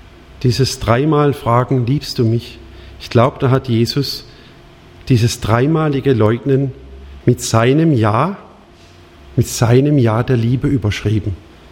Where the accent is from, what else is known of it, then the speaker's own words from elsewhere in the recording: Alfeld, Germany; Ich komme über den Berg aus Alfeld, 13 Kilometer von hier weg, manche kennen es. 1200 Einwohner, rund 1000 waren zu meiner Kindheit, Jugend katholisch.